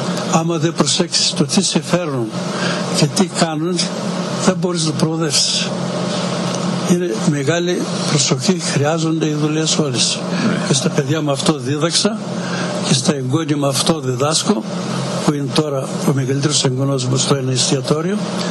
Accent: Greece; now in United States; βγήκα συνταξιούχος και ερχόμαστε 3 μήνες εδώ, 3 μήνες στο Μασατσούσετ και 6 μήνες στην Ελλάδα, στο χωριό μου.

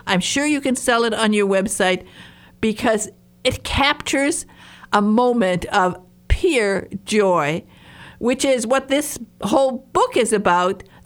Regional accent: Michigan, United States; But I was bullied when I was raised in a farm environment in northern Michigan. But when we moved to the big city, because I talked funny, because I talked like this

